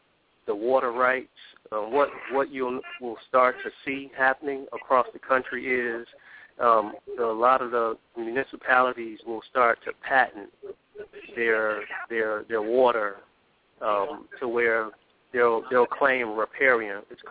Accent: Chicago, Illinois, United States; now in Detroit, United States; I'm from Chicago, so obviously around some of the largest freshwater lakes in the country.

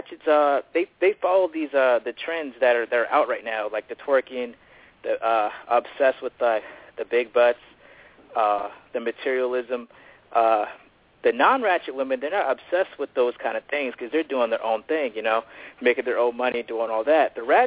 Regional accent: North Carolina, United States; You see, I'm from North Carolina.

